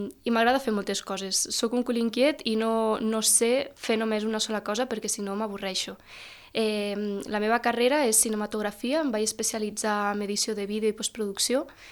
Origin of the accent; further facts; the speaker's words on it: Capçanes, Catalonia, Spain; sóc de Capçanes